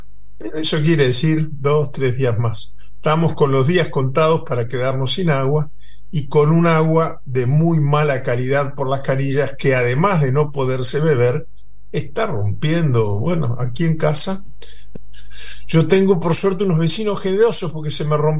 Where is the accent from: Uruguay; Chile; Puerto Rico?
Uruguay; me parece que siendo uruguayo y queriendo tanto a la Argentina